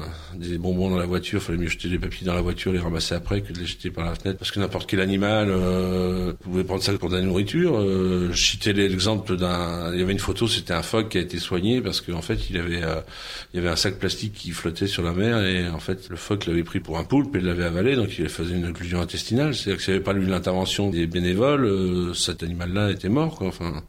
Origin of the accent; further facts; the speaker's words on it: Brittany, France; je suis breton, pas que par fanatisme ou par chauvinisme, parce que pour moi c'est un pays qui a une vraie culture